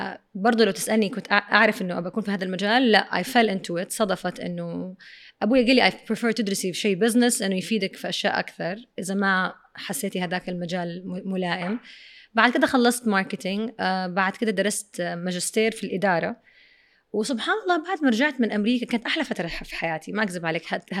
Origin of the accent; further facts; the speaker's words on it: Saudi Arabia; moved away as an adult; انا ما خرجت من السعوديه كانت مره صغيره، فعايشه في بيت اهلي